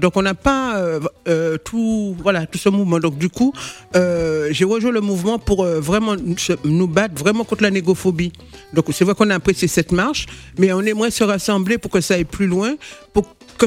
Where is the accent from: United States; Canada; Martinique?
Martinique; Moi, je viens de la Martinique, un pays hyper métissé